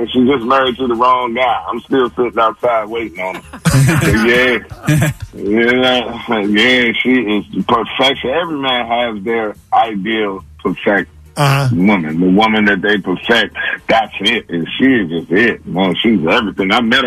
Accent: Washington, District of Columbia, United States; I'm from Washington, D.C.

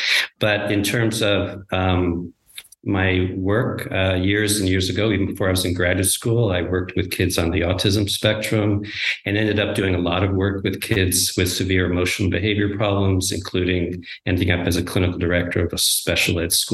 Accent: New Jersey, United States; now in San Francisco Bay Area, United States; I grew up in New Jersey, not too far outside of New York City. And I currently live in the San Francisco Bay Area and have for many years.

